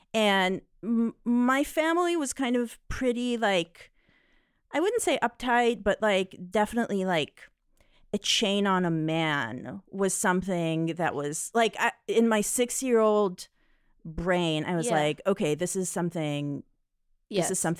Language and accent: English; Israel; I grew up in Israel, but we would go, because of my dad's job, we would go and spend summers often in America.